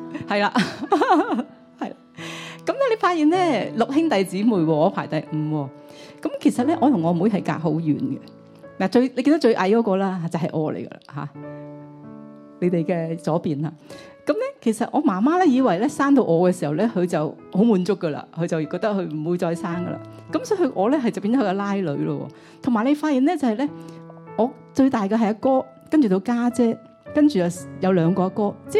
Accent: Chaozhou, Guangdong, China; 其实我有姐姐，我是潮州人

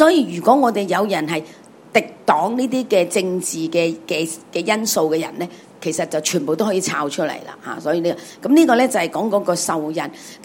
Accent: Hong Kong; 就算我哋香港人都系嘅，我哋翻到国内咧

